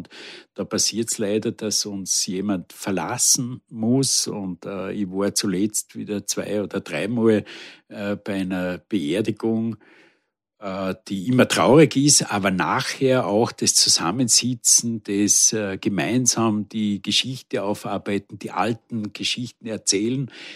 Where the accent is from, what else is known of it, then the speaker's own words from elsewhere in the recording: Tyrol, Austria; war mein Lieblingsverein damals, so als Tiroler.